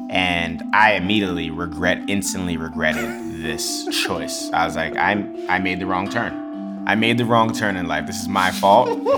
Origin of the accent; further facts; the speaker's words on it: New York City, New York, United States; I think growing up in New York City toughens you as a kid because you have to, everything's a journey.